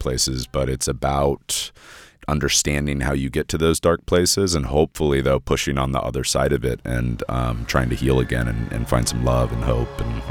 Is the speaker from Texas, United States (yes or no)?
yes; Spring, Texas, United States; also born or lived in Austin, Texas; I grew up in Spring, Texas, on the outskirts of Houston, and a bit going back and forth between Spring and Austin.